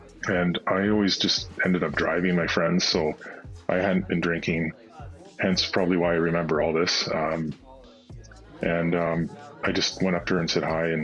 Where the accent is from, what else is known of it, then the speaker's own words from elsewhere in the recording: Nanaimo, British Columbia, Canada; Yeah, originally born and raised in Nanaimo, I used to work close by to the McDonald's that she worked